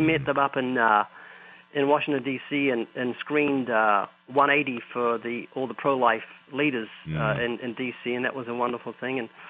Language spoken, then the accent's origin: English; New Zealand; because I'm from New Zealand